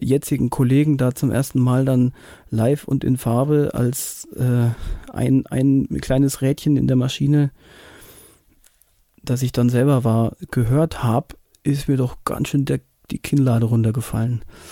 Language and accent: German; Bavaria, Germany; now in Hamburg, Germany; als Franke in München hat man schon ein bisschen zu kämpfen, aber es geht schon.